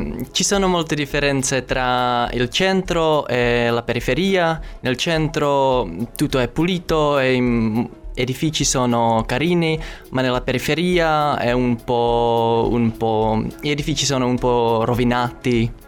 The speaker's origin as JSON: {"language": "Italian", "country": "Czechia", "second_language": "Italian", "lives_now": "Cagliari, Italy", "said": "Dalla Repubblica Ceca, da una città come Cagliari."}